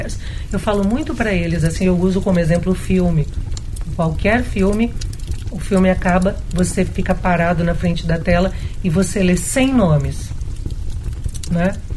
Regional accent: Brazil; Mas é meu também, porque eu sou brasileira

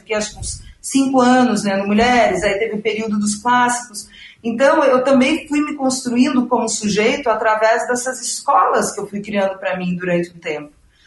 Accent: Curitiba, Paraná, Brazil; born there; eu nasci em Curitiba, em Santa Felicidade, é uma colônia de italianos, né? Para quem nunca ouviu falar, é um lugar muito bonito. Eu tenho uma família maravilhosa, mas também é uma colônia italiana, extremamente conservadora.

